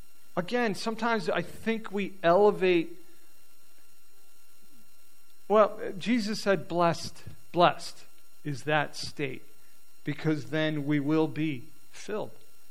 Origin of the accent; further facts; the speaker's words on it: England, United Kingdom; I'm English, by the way, so I'm not trying to offend anybody.